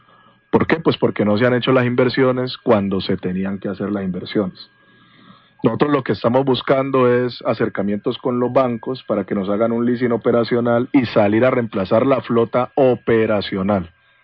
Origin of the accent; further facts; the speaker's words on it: Cali, Valle del Cauca, Colombia; Yo siempre soñé con regresar a mi ciudad. Yo nací aquí en Cali, amo a Cali.